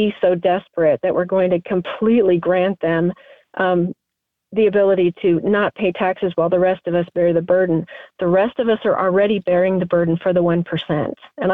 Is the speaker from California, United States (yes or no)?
yes; San Jose, California, United States; I'm from San Jose. The housing market there is impossible to get into now.